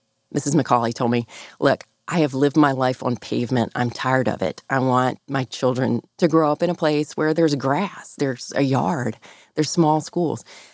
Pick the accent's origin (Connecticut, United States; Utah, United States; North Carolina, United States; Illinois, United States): North Carolina, United States; I'm from North Carolina. It's just a really nice place to live.